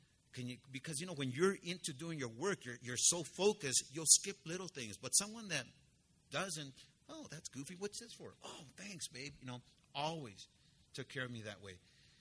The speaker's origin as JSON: {"language": "English", "town": "Los Angeles", "region": "California", "country": "United States", "tie": "born or raised there", "said": "and I was raised in East L.A., okay? I was born and raised in East L.A., just like the song, but it's true. I was born in General Hospital, room number 102."}